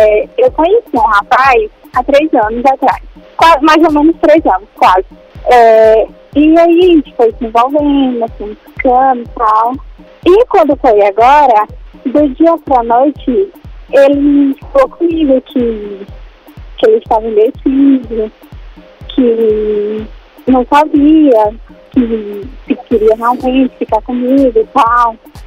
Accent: Feira de Santana, Bahia, Brazil; Eu sou de Feira de Santana, vai.

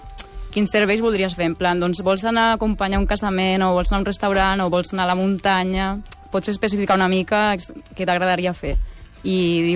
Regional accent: Terrassa, Catalonia, Spain; Soc de Terrassa.

